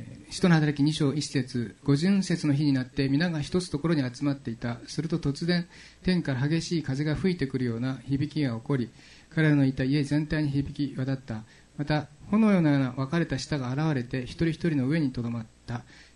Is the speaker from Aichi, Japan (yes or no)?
no; Fukuoka, Japan; 福岡から来ました